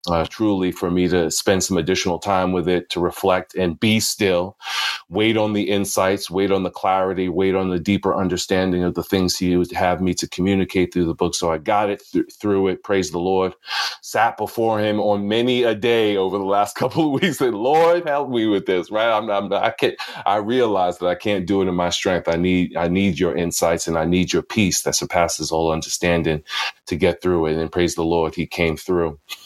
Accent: Philadelphia, Pennsylvania, United States; I'm from Philadelphia, PA, so close to Sister Robin, apparently.

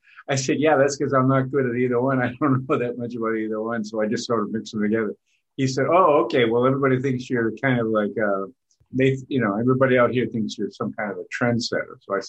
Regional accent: Boston, Massachusetts, United States; also born or lived in California; even though I was from Boston, I had been in California for 8 years. So I was totally California minded.

